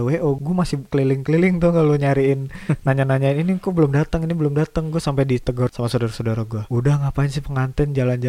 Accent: Jakarta, Indonesia; Akadnya itu gue Betawi kan.

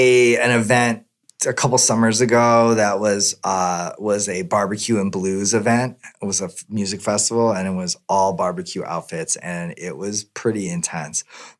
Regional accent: Midwest, United States; as a Midwesterner, I grew up with a lot of barbecue

